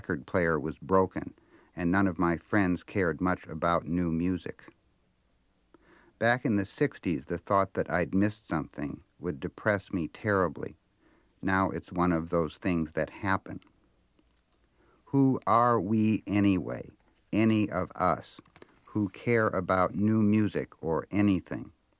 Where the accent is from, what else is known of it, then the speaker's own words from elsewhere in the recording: Minnesota, United States; moved away as an adult; I grew up in Minnesota when I was about 20. I worked my way east as a newspaper reporter.